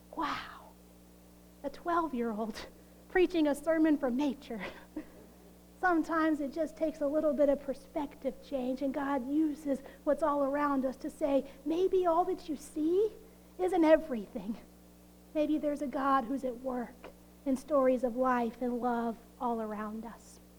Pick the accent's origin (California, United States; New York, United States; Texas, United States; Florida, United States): Texas, United States; And I'm from Texas. I'm still learning these things.